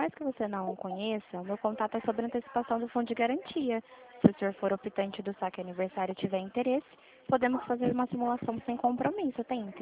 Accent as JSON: {"language": "Portuguese", "town": "Limeira", "region": "São Paulo", "country": "Brazil", "said": "Sou de Limeira, interior de São Paulo."}